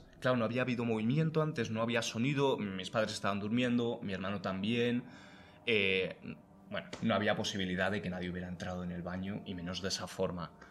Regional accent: Madrid, Community of Madrid, Spain; Sí, soy madrileño.

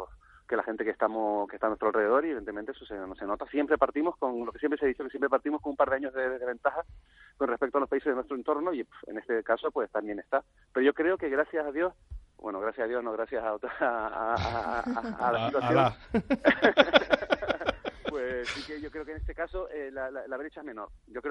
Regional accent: Canary Islands, Spain; evidentemente, yo soy canario, o sea, y allí es donde se ve más lo que voy a decir.

